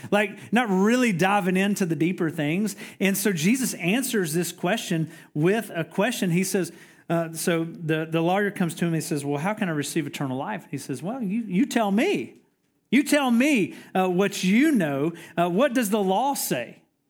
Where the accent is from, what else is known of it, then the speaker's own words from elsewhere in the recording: Georgia, United States; I remember growing up. I grew up in Middle Georgia, and I remember going to church.